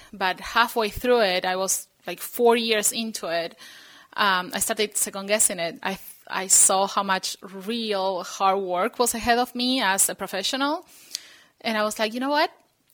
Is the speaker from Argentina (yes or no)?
yes; Argentina; Okay, so I'm from Argentina. My accent, I think, is a mix from everywhere.